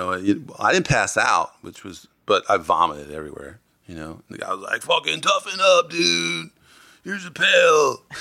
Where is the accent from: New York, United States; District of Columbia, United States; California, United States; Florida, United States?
New York, United States; Long Island; I grew up in Long Island.